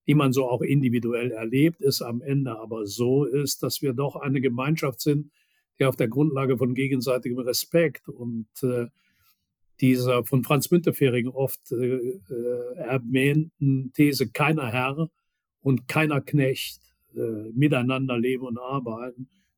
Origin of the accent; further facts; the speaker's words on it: Würselen, North Rhine-Westphalia, Germany; Meine Heimatstadt Würselen ist dann ein uralter Steinkohlenstandort.